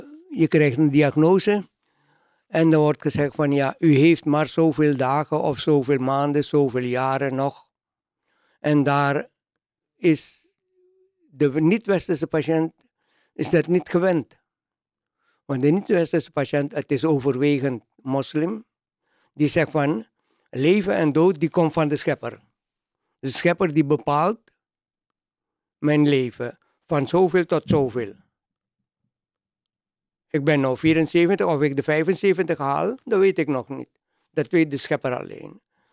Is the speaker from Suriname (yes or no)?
yes; Suriname; now in Netherlands; ik kom uit Suriname